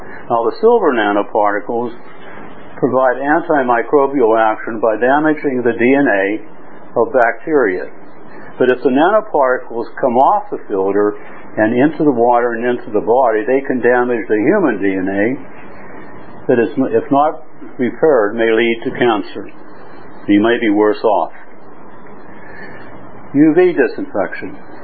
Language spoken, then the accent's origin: English; United States; now in Hong Kong; I'm an American living in Hong Kong